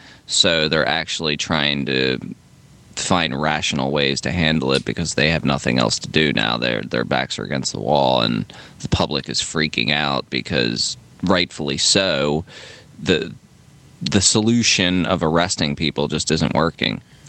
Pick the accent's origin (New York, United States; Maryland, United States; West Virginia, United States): Maryland, United States; also born or lived in Philadelphia; I was born in Philly, and I grew up there, and then I moved to Maryland when I was a kid